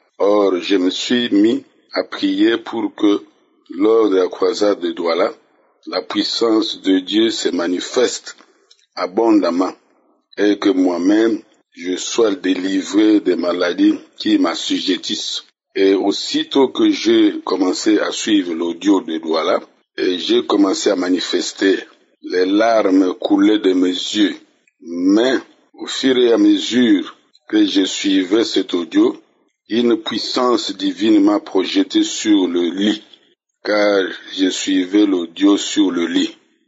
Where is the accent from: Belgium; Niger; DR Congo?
DR Congo; Kikwit, Kwilu; Je suis un Congolais de RDC, habitant Kikwite.